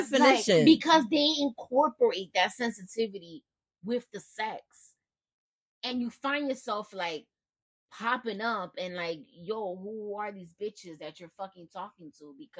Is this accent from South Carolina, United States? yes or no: no; Bronx, New York, United States; Like, I'm from the Bronx. I cut motherfuckers. You know how we do.